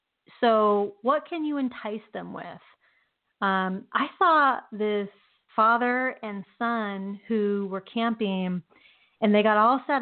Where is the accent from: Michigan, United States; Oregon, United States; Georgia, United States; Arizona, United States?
Oregon, United States; I grew up in Oregon, and we went to the Oregon coast